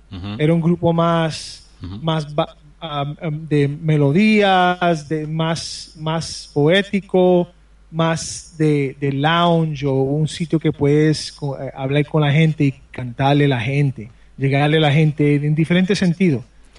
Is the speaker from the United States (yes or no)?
yes; United States; Como yo me crié aquí en Estados Unidos